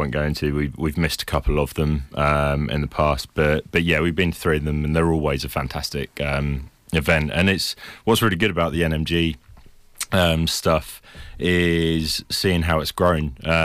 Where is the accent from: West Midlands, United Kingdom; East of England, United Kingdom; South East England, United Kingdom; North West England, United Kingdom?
East of England, United Kingdom; Cambridge; coming from Cambridge, it's you know, I think, and growing up in Cambridge